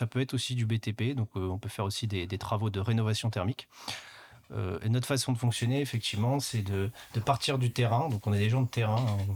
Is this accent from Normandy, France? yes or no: yes; Normandy, France; puisque moi, je suis normand.